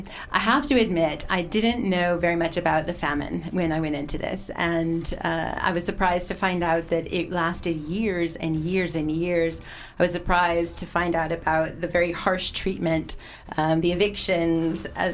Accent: United States; moved away as an adult; I am American, as I'm sure everybody can hear, originally from America, but I've been here for 20 years.

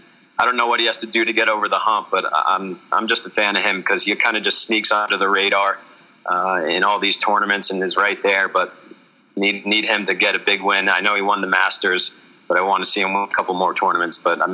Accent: New York, United States; I know it sounds weird because I'm from New York, but the Knicks are terrible

